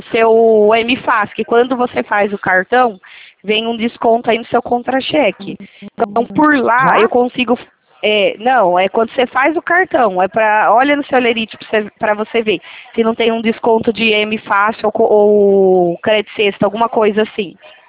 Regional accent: Itatiba, São Paulo, Brazil; eu sou de Itatiba, São Paulo

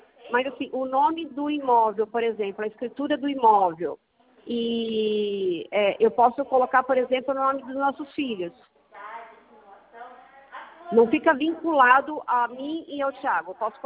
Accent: Birigui, São Paulo, Brazil; Eu sou de Birigui.

